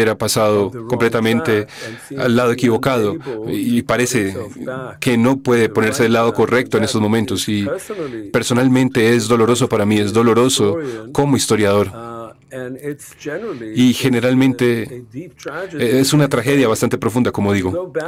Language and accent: Spanish; Israel; Yo nací en Israel. Pasé la primera mitad de mi vida en Israel. Mi padre era un sionista, como he escrito en mi libro. Yo tengo familia en Israel, amigos en Israel